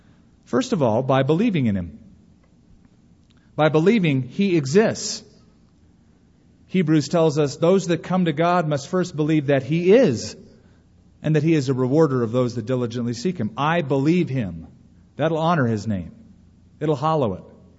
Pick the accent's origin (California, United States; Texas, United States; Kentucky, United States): California, United States; the guy behind the counter said, You're from California. I'm thinking, how did he know that?